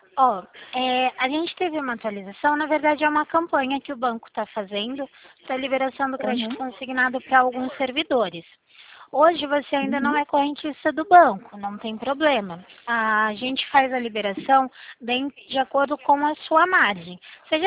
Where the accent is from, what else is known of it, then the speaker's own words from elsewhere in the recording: São Paulo, Brazil; eu sou daqui do estado de São Paulo